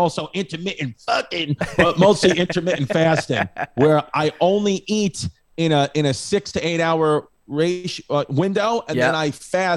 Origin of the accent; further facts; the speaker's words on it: Belfast, Northern Ireland, United Kingdom; Maybe it's you grew up in New York and I grew up in Belfast and nobody can understand why.